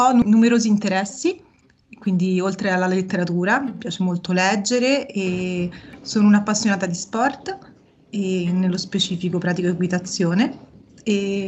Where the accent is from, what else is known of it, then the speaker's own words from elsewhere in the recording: Rome, Lazio, Italy; io vengo da Roma, ho 28 anni